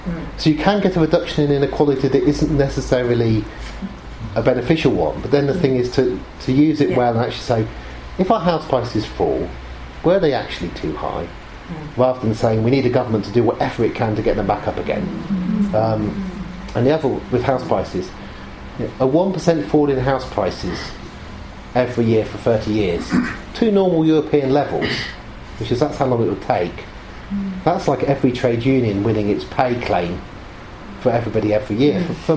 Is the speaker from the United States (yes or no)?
no; Oxford, South East England, United Kingdom; you can tell I'm a middle class academic, I'm from Oxford, of course I was Remain